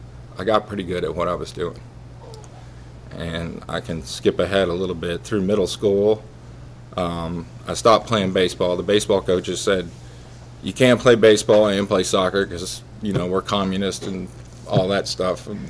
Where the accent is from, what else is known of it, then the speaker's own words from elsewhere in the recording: Lexington, Kentucky, United States; also born or lived in Indiana; So, anyway, Lexington's my home, and that was a little odd since I was born in Indiana.